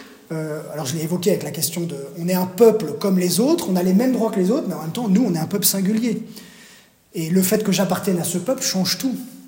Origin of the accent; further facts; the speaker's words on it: France; c'est pas parce que je suis français